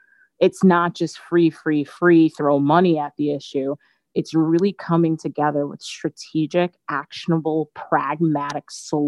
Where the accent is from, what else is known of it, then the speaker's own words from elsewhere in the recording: Long Island, New York, United States; also born or lived in Fort Lauderdale, Florida; now in Queens, United States; I was born in Fort Lauderdale, Florida, but I was raised on Long Island from the age of 5. And I just moved to Queens about 3 years ago because I work in Manhattan at the Metropolitan Museum of Art.